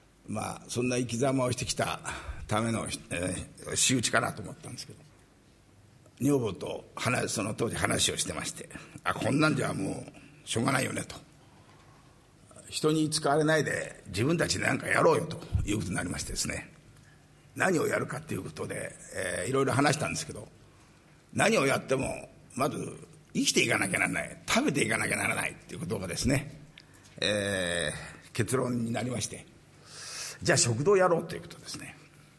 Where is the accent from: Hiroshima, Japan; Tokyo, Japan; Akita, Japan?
Tokyo, Japan; born there; 1942年に東京で生まれまして